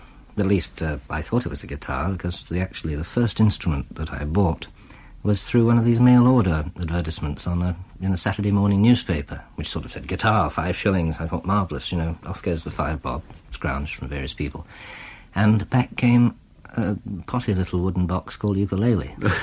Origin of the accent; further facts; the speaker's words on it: London, United Kingdom; born there; I was born in London, yes. My mother was Swiss and my father Czech. They settled in London.